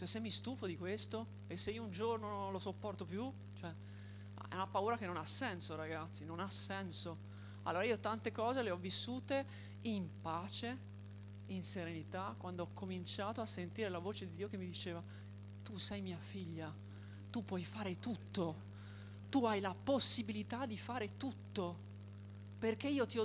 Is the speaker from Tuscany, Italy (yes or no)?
yes; Tuscany, Italy; io sono toscana, si sentirà dal mio accento. Nel 2016 sono arrivata qua